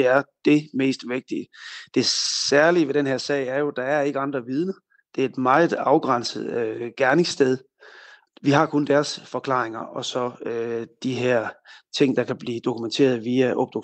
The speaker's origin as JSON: {"language": "Danish", "region": "Jutland", "country": "Denmark", "said": "Nu er jeg selv jyde"}